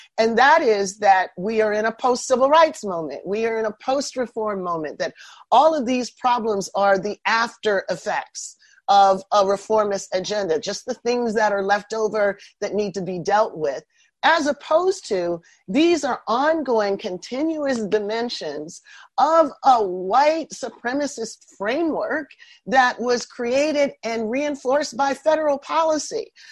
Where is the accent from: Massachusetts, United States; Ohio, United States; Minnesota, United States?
Ohio, United States; Canton; So I grew up about 90 minutes from where you grew up. I grew up in Canton, Ohio.